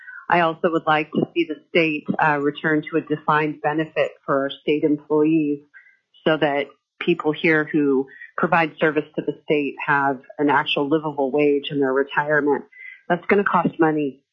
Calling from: Ketchikan, Alaska, United States; I'm calling from Ketchikan, Alaska.

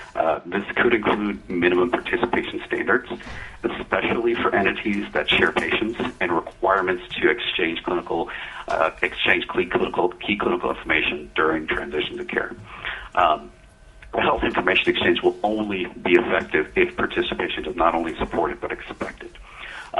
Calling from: Bethel, Alaska, United States; I'm calling from Bethel, Alaska, and I work as a physician providing care in a rural setting.

